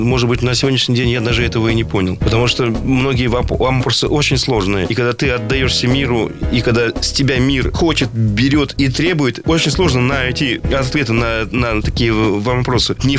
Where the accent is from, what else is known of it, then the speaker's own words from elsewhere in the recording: Saint Petersburg, Russia; Мы из Петербурга, мы озабочены концептуальностью.